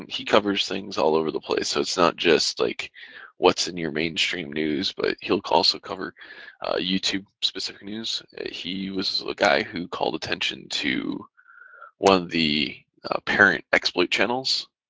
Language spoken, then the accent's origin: English; Michigan, United States; But I grew up in Michigan, so.